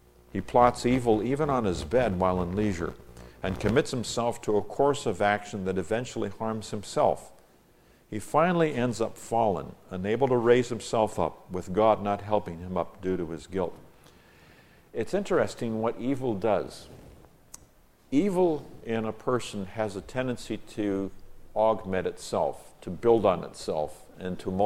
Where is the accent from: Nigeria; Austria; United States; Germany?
Nigeria; when I was growing up in Nigeria, West Africa